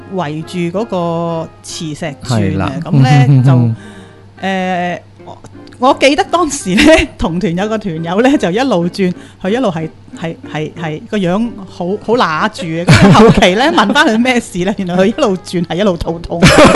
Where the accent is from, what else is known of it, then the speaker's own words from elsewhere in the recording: China; 譬如我哋中国人啊或者有时接触宗教啊成日都讲话啊极乐啊极乐咁样